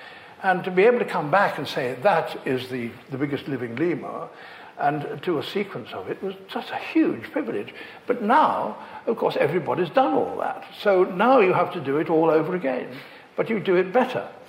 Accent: Leicester, East Midlands, United Kingdom; I grew up in Leicester

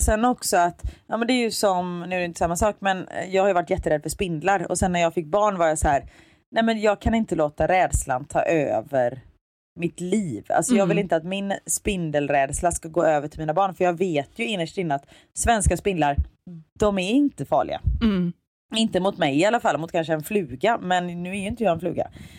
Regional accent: Gothenburg, Västra Götaland County, Sweden; accent: Gothenburg; jag pratar göteborgska

